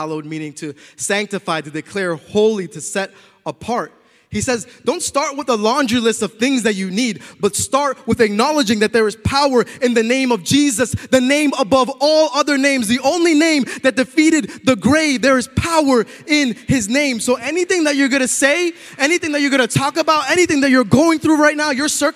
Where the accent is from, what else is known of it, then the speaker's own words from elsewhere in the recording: Boston, Massachusetts, United States; Yo, I'm from Boston, Massachusetts. I've never seen a wild animal in the wild ever in my entire life.